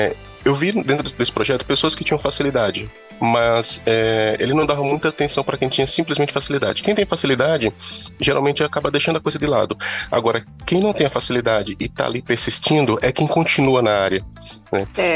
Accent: Aracaju, Sergipe, Brazil; Aracaju, Sergipe. Sou natural de Aracaju, Sergipe mesmo. Onde eu tive as minhas primeiras graduações.

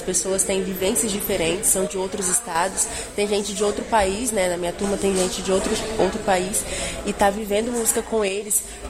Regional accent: Espírito Santo, Brazil; eu sou do Espírito Santo

